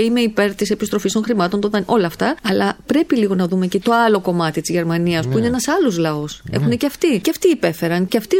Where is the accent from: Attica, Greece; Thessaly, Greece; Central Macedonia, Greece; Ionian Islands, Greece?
Ionian Islands, Greece; Kefalonia; εγώ ως νησιώτισσα, γιατί είμαι από την Κεφαλονιά